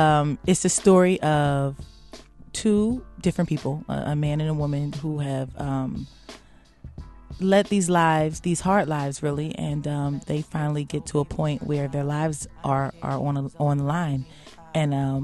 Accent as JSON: {"language": "English", "town": "Philadelphia", "region": "Pennsylvania", "country": "United States", "tie": "born or raised there", "said": "Oh, I mean, it's very much reflected in it. I grew up in the Philly scene. I was about 13 or 14 singing in the Black Lily when I was younger."}